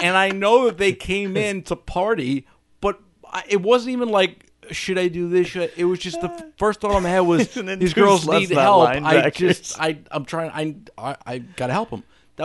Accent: New York, United States; we're from Rockland.

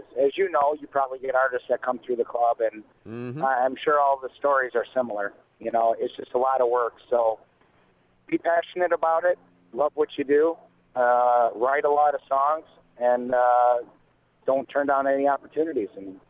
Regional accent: Detroit, Michigan, United States; I currently split my time between kind of my hometown, Detroit, and Nashville.

